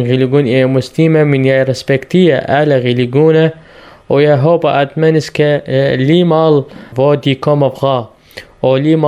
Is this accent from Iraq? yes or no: yes; Iraq; Danish is a second language; now in Denmark; og jeg er 28 år, og jeg kommer fra Irak. Jeg kan tale og skrive arabisk, og lidt engelsk, og lidt dansk.